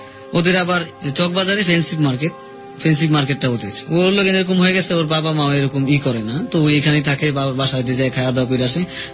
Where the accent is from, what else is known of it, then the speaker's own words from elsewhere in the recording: Dhaka, Dhaka Division, Bangladesh; আমরা তাহলে এত ছোটতে বড় হয়েছি ঢাকা শহর